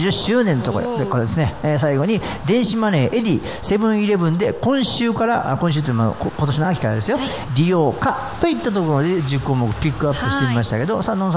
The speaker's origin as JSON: {"language": "Japanese", "region": "Mie", "country": "Japan", "tie": "born or raised there", "said": "三重の JR 線、これうちの田舎なんですよね、まあ、うちの田舎は本当にあの伊勢島っていって海のそばなんですけど、はい、山もやっぱり奈良の方に近いところはやっぱりね山もあったりしますからね"}